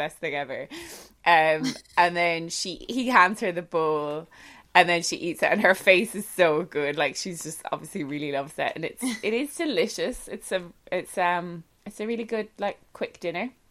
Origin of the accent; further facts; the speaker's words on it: Ireland; I'm Irish